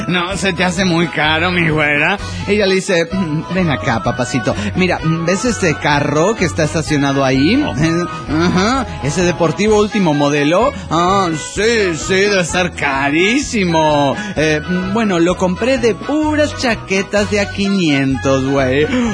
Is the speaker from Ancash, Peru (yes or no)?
yes; Huaraz, Ancash, Peru; de Huaraz, Perú.